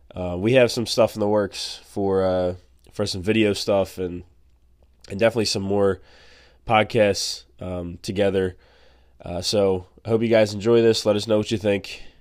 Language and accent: English; Maine, United States; he is my OG pastor when I was born and raised in Maine.